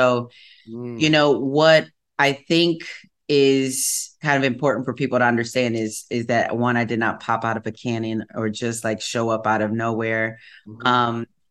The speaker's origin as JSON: {"language": "English", "region": "Wisconsin", "country": "United States", "tie": "born or raised there", "said": "You know, growing up in the Midwest, you know, kind of a small box, a little bit, a small pond."}